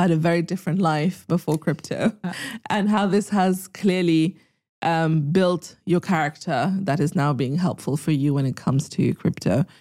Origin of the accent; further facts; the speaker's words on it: Mauritius; You know, I'm from Mauritius.